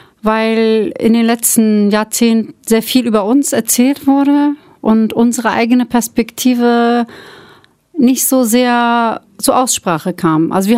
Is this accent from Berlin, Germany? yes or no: yes; Berlin, Germany; German is a second language; Ich bin so in einem Türkenviertel, Türken-Kurdenviertel aufgewachsen in der Spandauer Neustadt.